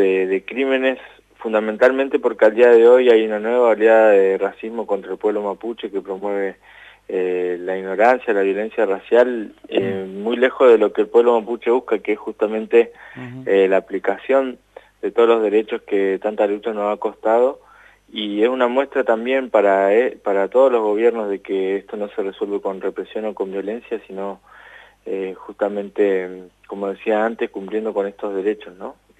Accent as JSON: {"language": "Spanish", "region": "Neuquén", "country": "Argentina", "said": "Yo soy de Lof Nehuen Mapu, de parte de la Confederación Mapuche de Neuquén."}